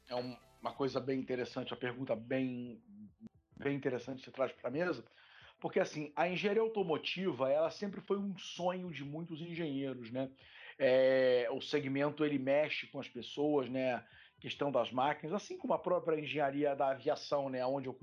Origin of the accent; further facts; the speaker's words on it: Rio de Janeiro, Brazil; Sou carioca, né? Então, na origem no Rio de Janeiro